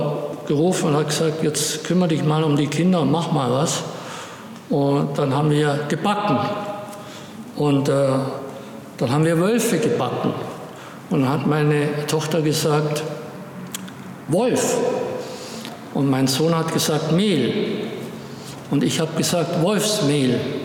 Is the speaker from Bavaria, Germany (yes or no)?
yes; Bavaria, Germany; meine Heimat ist eben auch, das zweite Standbein ist eben auch Bayern, die Oberpfalz, wo ich aus einem kleinen Dorf stamme.